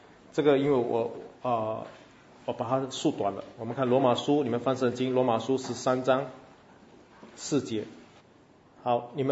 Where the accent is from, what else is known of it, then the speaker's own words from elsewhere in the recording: Singapore; 所以我们新加坡人就比较乖顺一点点